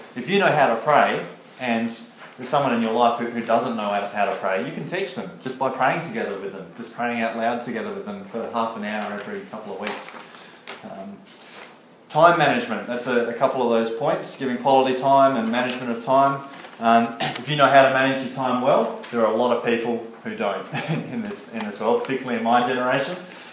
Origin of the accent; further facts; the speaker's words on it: Canberra, Australian Capital Territory, Australia; I come from Canberra, a lot of public servants, fairly well paid, fairly powerful as far as the world would see them